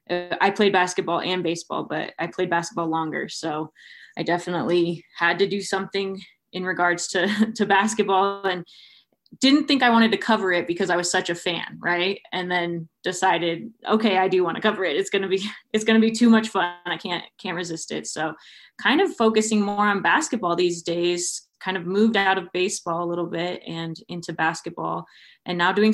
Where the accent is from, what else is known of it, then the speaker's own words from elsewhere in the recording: San Diego, California, United States; moved away; also born or lived in Colorado; because I'm from San Diego originally, and then kind of moved to Colorado